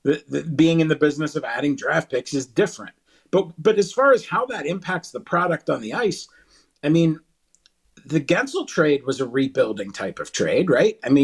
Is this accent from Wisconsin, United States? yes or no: no; Greensburg, Pennsylvania, United States; I grew up in Greensburg, so like your channels, how well they came in depended on like where the signal was from.